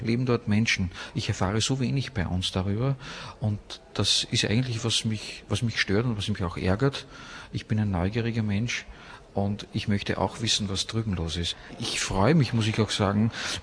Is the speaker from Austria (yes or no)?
yes; Linz, Upper Austria, Austria; Ich komme aus Linz. Zur Grenze sind es nicht mal 40 Kilometer.